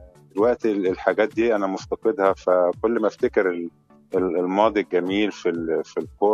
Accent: Egypt; احنا في الأول وفي الآخر احنا مصريين

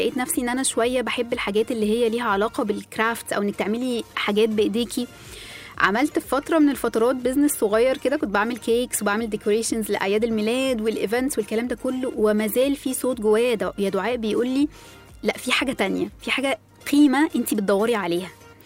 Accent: Egypt; فأنت عارفة طبعا إحنا عندنا في مصر مفهوم بتاع كليات القمة

